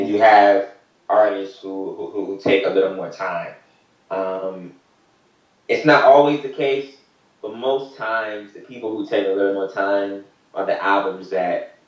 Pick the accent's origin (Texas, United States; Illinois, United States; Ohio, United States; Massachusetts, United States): Ohio, United States; Columbus; Nah. So I'm from Columbus. And so for me, it was just, when you're in Columbus, it's you're a Buckeye.